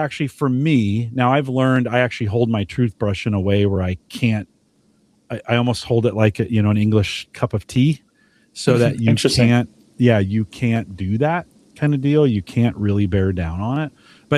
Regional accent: California, United States; Well, in California, my home state, they're starting to put solar panels on top of the aqueducts, right?

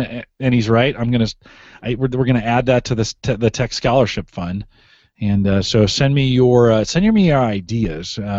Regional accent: California, United States; because I'm from California and I slur all my words together.

